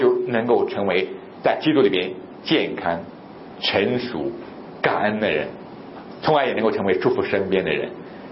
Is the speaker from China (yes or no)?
yes; China; born there; 尤其我们生在中国这个国家